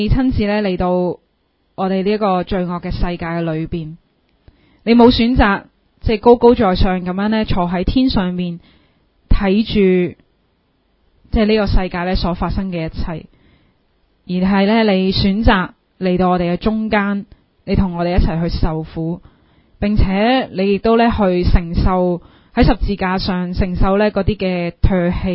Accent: Hong Kong; 我们作为香港人应该要去做的事

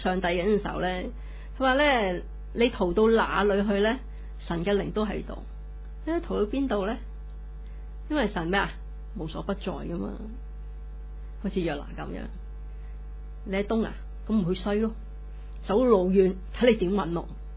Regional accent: Hong Kong; 比我们香港人更难比我们香港人更难

